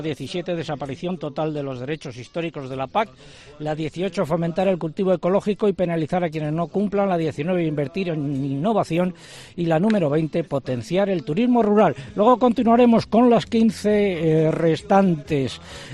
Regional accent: Adanero, Castile and León, Spain; born there; aquí en Adanero, que emitimos el programa, que es la localidad donde yo nací

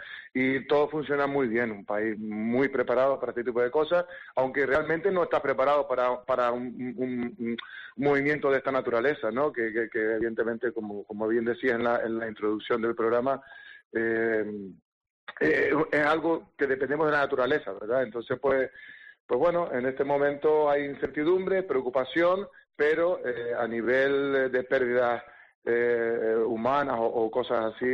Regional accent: Tenerife, Canary Islands, Spain; now in Iceland; saben que soy de Tenerife y me preguntan, coño, y siendo de Tenerife, ¿cómo vives en Islandia, no?

